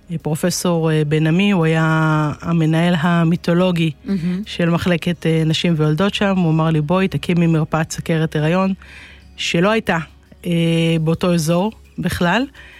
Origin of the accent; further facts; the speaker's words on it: Northern District, Israel; אני קלאבית, אני מהצפון, הצפון הוא תבנית נוף מולדתי.